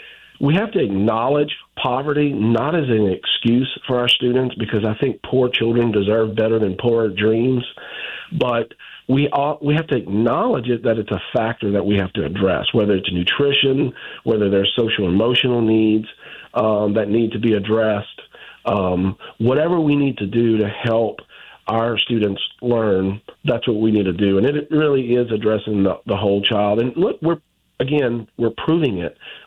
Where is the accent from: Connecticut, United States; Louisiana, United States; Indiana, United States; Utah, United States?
Louisiana, United States; If you're born and raised in Louisiana, you have to be incredibly proud of New Orleans and our state